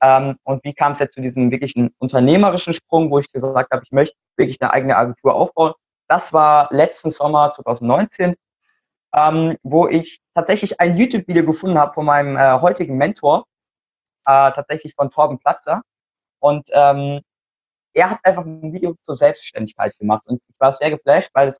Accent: Mannheim, Baden-Württemberg, Germany; Ich bin 14 Jahre alt momentan. Ich komme aus Mannheim.

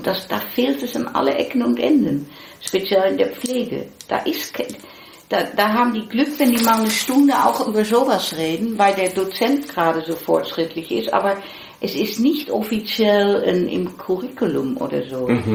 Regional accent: Netherlands; German is a second language; ich komme ja aus Holland

